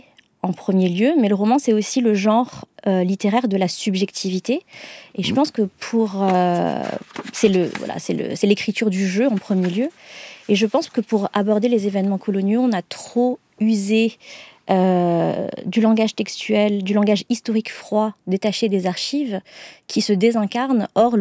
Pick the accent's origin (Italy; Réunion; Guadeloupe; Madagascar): Madagascar; Moi, je suis native et de nationalité malgache. J'ai grandi à Madagascar, mais j'ai fait toutes mes études dans le cursus français, dans le système de la coopération culturelle française